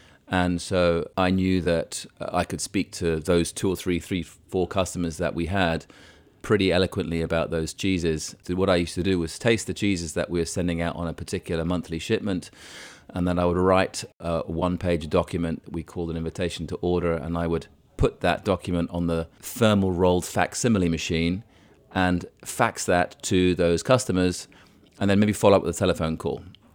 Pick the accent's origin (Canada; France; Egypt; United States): Egypt; Cairo, Cairo Governorate; The interest in cheese came about because, growing up in Cairo, it was the early 1970s. President Nasser had just died. We moved there just before he died.